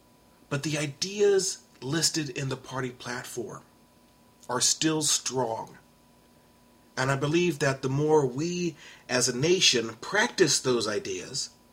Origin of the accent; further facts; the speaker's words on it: San Antonio, Texas, United States; what's happening in my hometown of San Antonio, Texas.